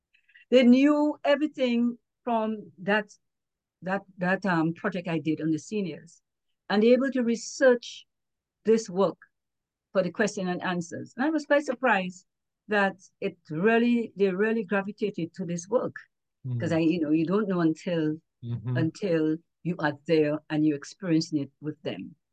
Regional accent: Dominica; moved away as an adult; You know, Dominica. And I grew up there. I left Dominica. I was 23 already. But most of my my whole upbringing is in was from Dominica.

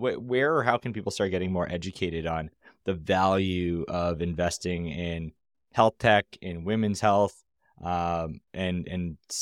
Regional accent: Canada; I'm Canadian

